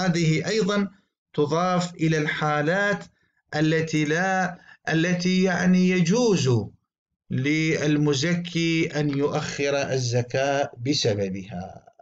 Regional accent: Iraq; يقع السؤال عندنا في العراق بكثرة من قبل البعض الفلاحين

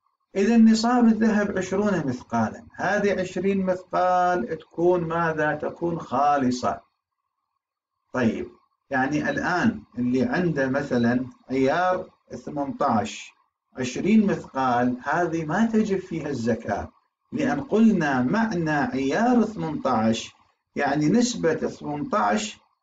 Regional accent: Iraq; عندنا بالعراق يكاد أن يكون معدوم

